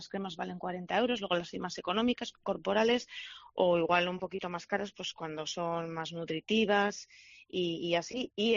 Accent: Bilbao, Basque Country, Spain; obviamente la mayoría somos de Vizcaya, pero un 28% de los totales somos de Bilbao.

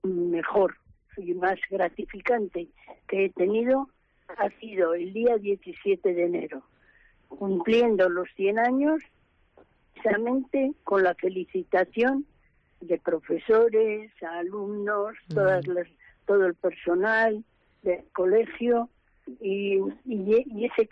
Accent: Capillas, Castile and León, Spain; Soy de Capillas.

